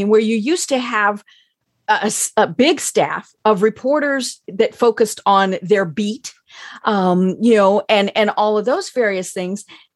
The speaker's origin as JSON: {"language": "English", "town": "Denver", "region": "Colorado", "country": "United States", "said": "I'm from Denver, where for many years we had the Rocky Mountain News and the Denver Post."}